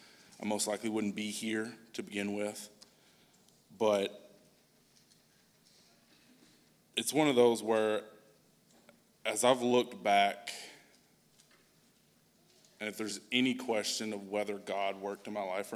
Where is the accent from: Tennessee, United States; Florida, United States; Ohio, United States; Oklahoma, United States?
Tennessee, United States; moved away as an adult; I'm originally from Tennessee. I lived there majority of my life until early 20s, went to Lipscomb for 2 years, got a concussion, decided maybe college isn't for me, moved up here